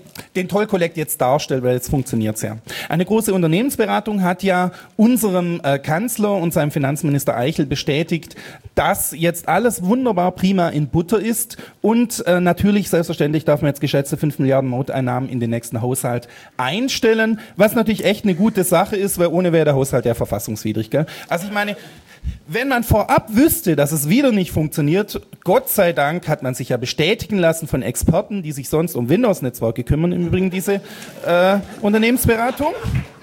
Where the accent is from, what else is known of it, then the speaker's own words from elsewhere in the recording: Baden-Württemberg, Germany; Ich bin Schwabe, ist ein Geburtsfehler, kann ich nicht mehr weg davon.